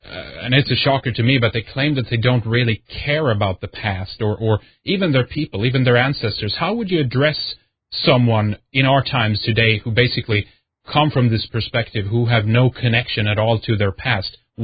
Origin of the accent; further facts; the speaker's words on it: Sweden; You're listening to Red Ice Radio. … from Sweden.